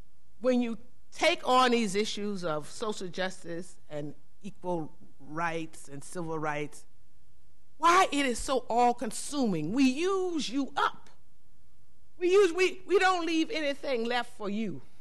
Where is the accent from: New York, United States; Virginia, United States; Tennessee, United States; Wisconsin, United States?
Virginia, United States; Norfolk; I was from Norfolk, Virginia, and so, you know, we had our few little sit-ins.